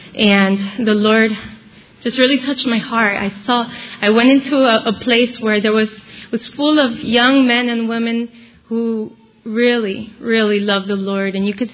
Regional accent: Bethlehem, Pennsylvania, United States; I'm from Bethlehem, Pennsylvania

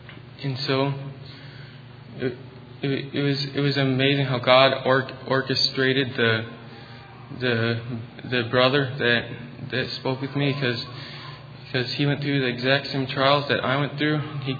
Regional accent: Southside, Oklahoma, United States; I'm from Southside, Oklahoma.

